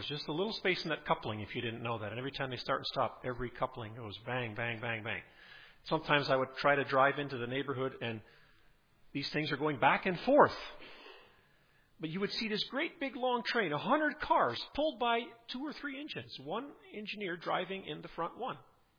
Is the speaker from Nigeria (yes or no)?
yes; Nigeria; also born or lived in Colorado, United States; I grew up in Nigeria in the mission field.